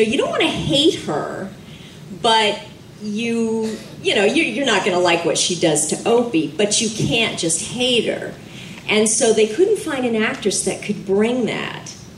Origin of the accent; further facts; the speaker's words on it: Hollywood, California, United States; I grew up in Hollywood, went to school at the studios, did some incredible shows.